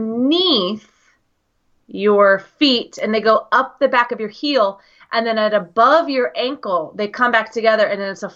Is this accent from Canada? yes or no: no; United States; And yes, I am an American, but no, I do not wear socks with sandals.